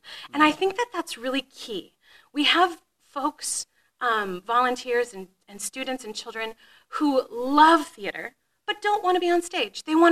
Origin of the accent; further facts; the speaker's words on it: St. Cloud, Minnesota, United States; also born or lived in US West Coast; I grew up here in the St. Cloud area, and then like many you know, young people moved away.